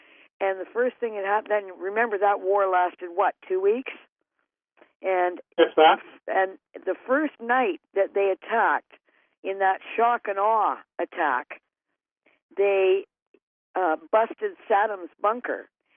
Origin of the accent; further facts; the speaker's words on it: Canada; quite frankly, I think we're above that as a nation, and I think Canadians ought to stand up and say so.